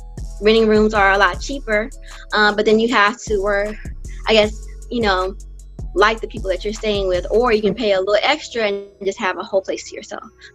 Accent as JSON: {"language": "English", "town": "Natchez", "region": "Mississippi", "country": "United States", "tie": "born or raised there", "lives_now": "Atlanta, United States", "said": "I'm from Natchez, Mississippi, born and raised. I went to Alcorn State University to get my bachelor's in nursing. And after that, I moved to Atlanta, Georgia."}